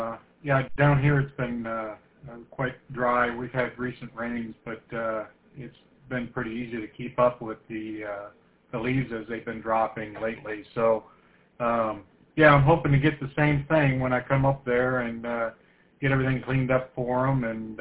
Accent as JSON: {"language": "English", "town": "Fenton", "country": "United States", "tie": "born or raised there", "lives_now": "Illinois, United States", "said": "I grew up in Fenton. I live in Illinois now"}